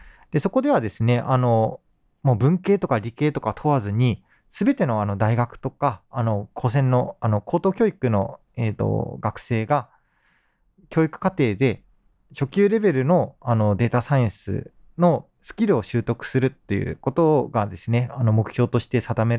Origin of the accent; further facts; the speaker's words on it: Kumamoto, Japan; now in Takasaki, Japan; 高崎市は私の出身の熊本に雰囲気が似ていて、馴染みやすくですね